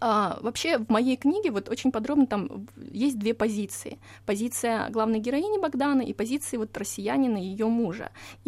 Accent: Russia; що я, росіянка, вийшла замуж за українця

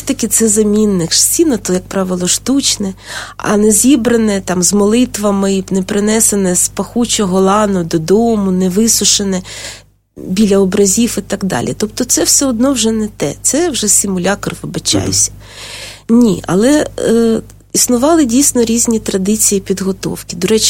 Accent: Kyiv, Ukraine; born there; я сама народилася в Старокиївському роді, і це було на Магістратському Подолі, тобто це Верхній Поділ, де були квартали членів магістрату.

